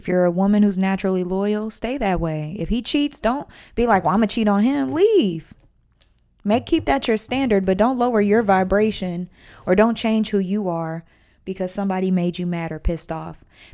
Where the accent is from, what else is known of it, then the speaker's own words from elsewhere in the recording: United States; I'm not a UK person. I'm an American.